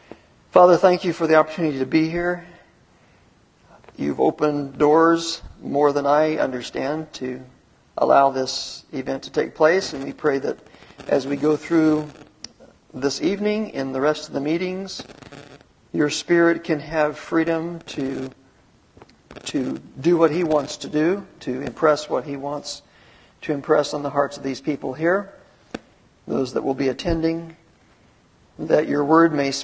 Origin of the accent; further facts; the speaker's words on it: Southeast, United States; moved away as an adult; also born or lived in Southern California; I was born in the Southeast and grew up in the Southeast. Lived there until I was almost 30, and then I went west, and I've been in the west ever since.